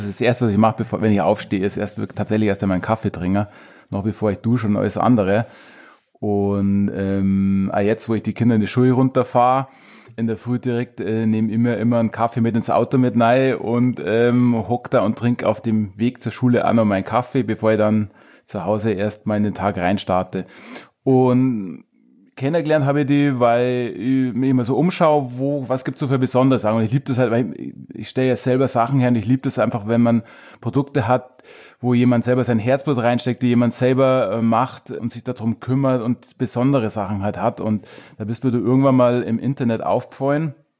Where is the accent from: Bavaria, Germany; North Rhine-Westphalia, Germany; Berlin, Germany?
Bavaria, Germany; Trostberg; now in Chiemgau, Germany; Ich komme eigentlich aus Drumwalchen, also aus dem Chiemgau, war zeitlang weg in Minger und bin jetzt seit 2-3 Monaten endlich wieder daheim.